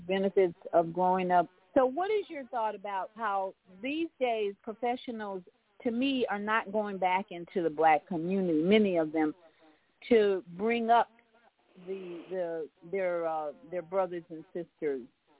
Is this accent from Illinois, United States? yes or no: yes; Chicago, Illinois, United States; I grew up in Hyde Park. … was a coach at Harlan High School for almost 30 years.